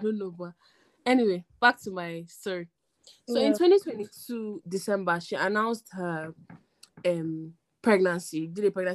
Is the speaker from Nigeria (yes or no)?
yes; Nigeria; because I'm Nigerian, does not mean that I have